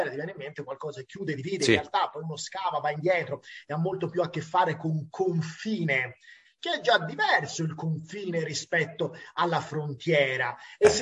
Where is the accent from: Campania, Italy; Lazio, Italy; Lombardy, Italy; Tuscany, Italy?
Tuscany, Italy; sono un toscano verace